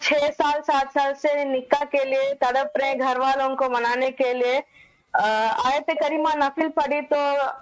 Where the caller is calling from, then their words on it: Ongole, Andhra Pradesh, India; जी मैं इंडिया से कॉल कर रही हूँ।